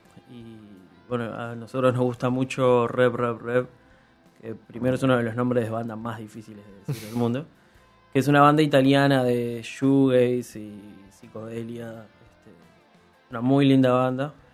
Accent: Montevideo, Uruguay; los que somos del Cerro, somos Gonzalo, Fran y Glass y yo, o sea, somos el sector cerrense.

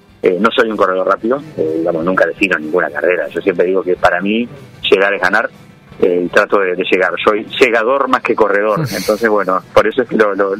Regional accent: Artigas, Uruguay; now in Montevideo, Uruguay; Yo me vine a estudiar desde Artigas en el año 1978, momento crítico del país.

